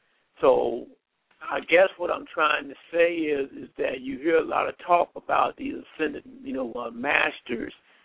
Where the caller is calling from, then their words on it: Arlington, Texas, United States; I'm calling from Arlington, Texas